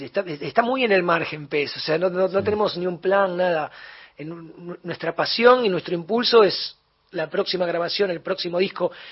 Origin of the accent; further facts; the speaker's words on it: Buenos Aires, Argentina; bueno, yo soy porteño, el tango es ineludible.